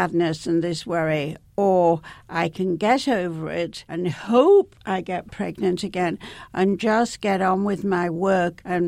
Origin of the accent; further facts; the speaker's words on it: Leeds, Yorkshire and the Humber, United Kingdom; I was growing up in the north of England, where I come from, and of course, I come from Leeds. And Leeds is an industrial city